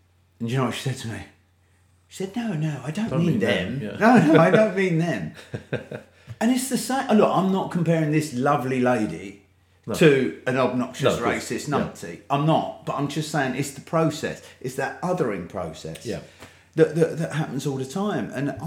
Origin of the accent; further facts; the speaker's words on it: London, United Kingdom; because we're from London, so we used to hang around with black kids, but he also knew racist kids and all sorts, growing up in London.